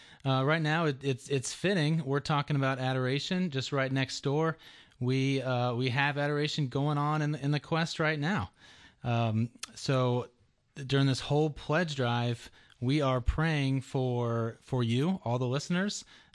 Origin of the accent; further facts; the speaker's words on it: Georgia, United States; So I grew up here in Georgia and went to St. Pius High School.